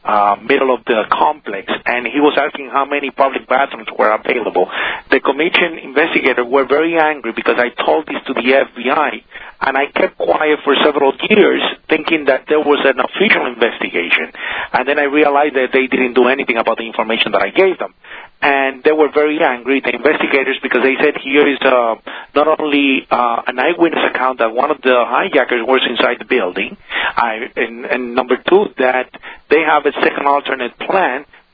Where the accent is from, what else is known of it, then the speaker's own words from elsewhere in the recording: Puerto Rico; I'm from Puerto Rico